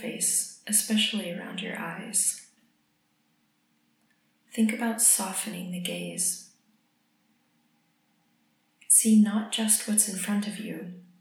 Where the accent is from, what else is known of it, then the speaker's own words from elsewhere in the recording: United States; I'm from the United States